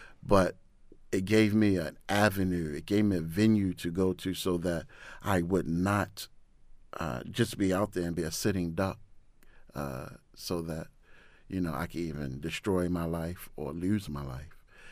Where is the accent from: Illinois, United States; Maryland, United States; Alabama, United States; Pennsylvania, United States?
Maryland, United States; Baltimore; So I worked in Park Heights from like the age of 15 to 21. Growing up in Park Heights, if anyone know anything about Park Heights, especially the 80s, 90s, and up to now